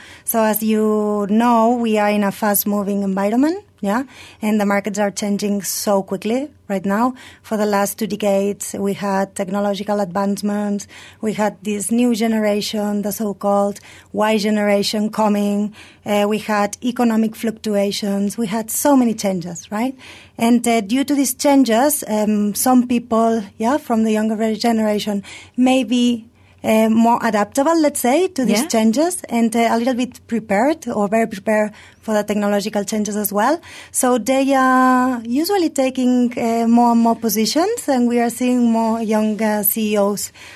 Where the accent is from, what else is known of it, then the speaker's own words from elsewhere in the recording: Barcelona, Catalonia, Spain; now in Malaysia; as you can see, per my accent, I'm from Spain, from Barcelona, and I've been in Malaysia for 3.5 years now.